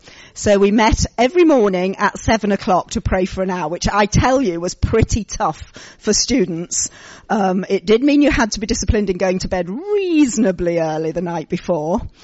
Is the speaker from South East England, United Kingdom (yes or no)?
no; Scarborough, Yorkshire and the Humber, United Kingdom; I was born and bred in Scarborough through a Yorkshire dad and a Scottish mum, so I am pretty northern. Lived there for 18 years and then went off to Durham University